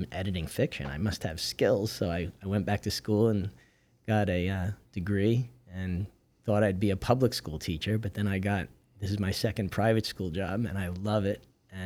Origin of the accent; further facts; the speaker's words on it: Michigan, United States; And I moved to Los Angeles from Michigan.